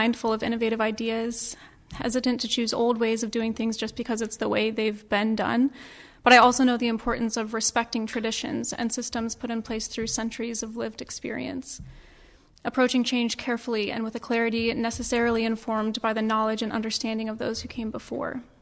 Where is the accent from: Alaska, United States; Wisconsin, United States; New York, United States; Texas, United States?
Alaska, United States; Haines; I was raised in Haines as a third-generation local and graduated from high school here.